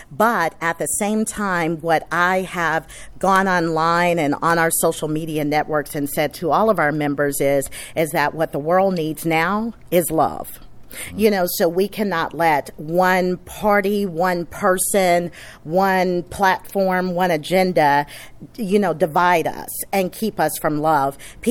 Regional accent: Mississippi, United States; I'm from Mississippi, so I'm a girl that's big on hospitality.

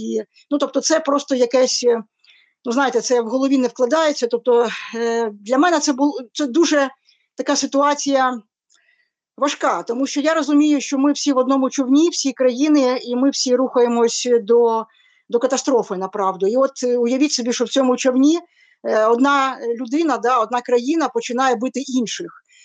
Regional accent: Kyiv, Ukraine; moved away as an adult; я народилася в Києві, це моє рідне місто

